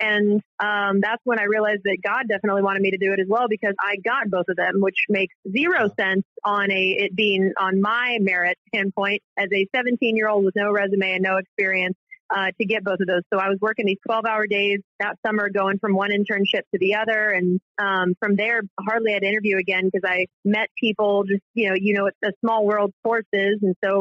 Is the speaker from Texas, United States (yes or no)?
yes; Dallas, Texas, United States; I mean, I grew up in Dallas, so at least I'm not a bandwagoner, but I definitely was a Cowboys fan growing up.